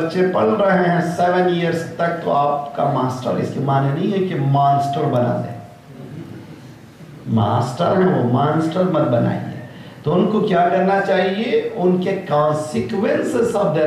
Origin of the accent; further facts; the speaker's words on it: Karnataka, India; हम लोग जो साउथ इंडियन जो बहुत जल्दी जबान सीखते हैं, उस समय हम जो कर्नाटक वाले बहुत तेज़ी से, मेरा वतन जो है बॉर्डर है आंध्रा का, हमारे बच्चे तेलुगु जानते हैं, हमारे बच्चे कन्नड़ी जानते हैं